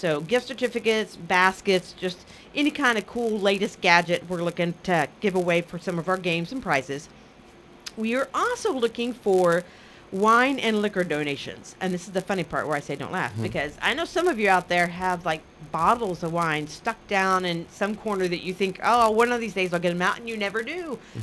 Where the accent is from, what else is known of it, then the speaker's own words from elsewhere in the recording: Independence, Kansas, United States; born there; I was born in Independence, and so a lot of people are like, and you love Coffeyville now? I'm like, yes, you can love all of Southeast Kansas.